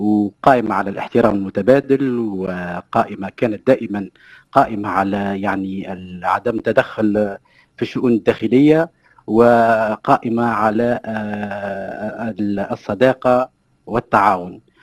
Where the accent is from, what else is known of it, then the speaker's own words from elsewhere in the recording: Tunisia; ويعني تحترم بلادنا تونس،